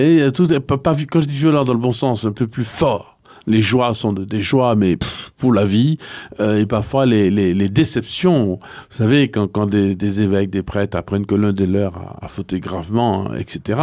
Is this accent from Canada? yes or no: no; Martinique, France; moved away as an adult; à quitter mon pays. Je suis martiniquais, donc j'ai quitté mon pays